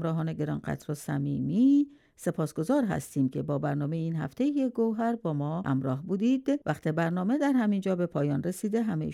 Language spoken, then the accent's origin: Persian; Iran; به عنوان یک ایرانی احساس غرور کنیم